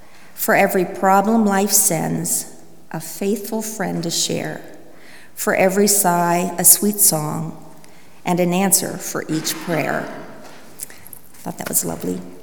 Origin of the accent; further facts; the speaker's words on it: Pennsylvania, United States; I was born in Pennsylvania, and there were 6 of us children, me right in the middle.